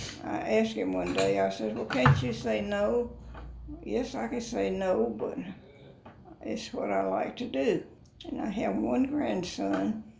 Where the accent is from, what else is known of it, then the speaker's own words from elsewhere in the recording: Georgia, United States; born there; moved away as an adult; Well, I was born in Georgia. My mouth is scratchy, so. And I got married in 1949, came to Texas.